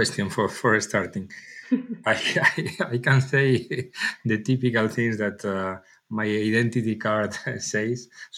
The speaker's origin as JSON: {"language": "English", "town": "A Coruña", "region": "Galicia", "country": "Spain", "tie": "born there", "second_language": "English", "said": "I'm Spanish. I was born in La Coruña, in Galicia. I studied in Spain also in the University of Vigo Mechanical Engineering."}